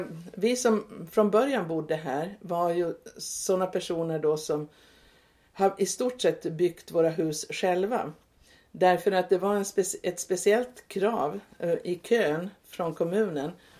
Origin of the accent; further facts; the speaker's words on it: Turku, Southwest Finland, Finland; born there; Jag föddes i Åbo under kriget.